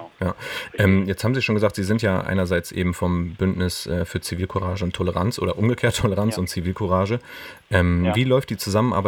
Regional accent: Solingen, North Rhine-Westphalia, Germany; Ich bin auch aus Solingen und bin auch dort aufgewachsen und sozialisiert

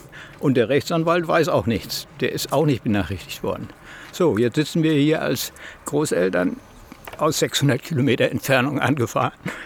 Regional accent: Jena, Thuringia, Germany; Ja, hallo, ich bin aus Jena.

